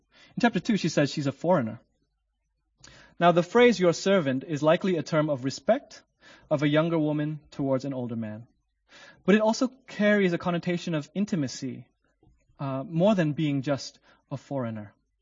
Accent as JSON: {"language": "English", "region": "North Sumatra", "country": "Indonesia", "said": "I come from the Batak tribe in northern Sumatra in Indonesia."}